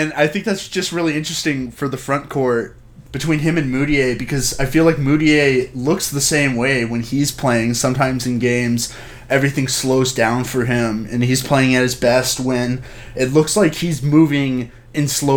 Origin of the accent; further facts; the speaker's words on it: Dallas, Texas, United States; And, you know, the two of them are really interesting picks just because I feel like, you know, and I'm from Dallas.